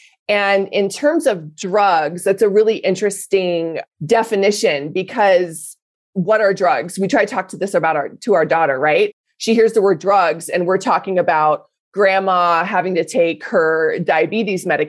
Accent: Denver, Colorado, United States; I'm from Denver, so of course I've smoked weed.

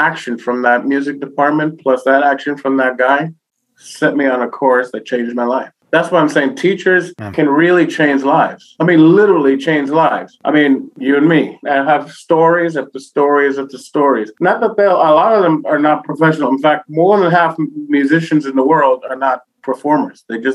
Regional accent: New York, United States; I'm Boricua from New York.

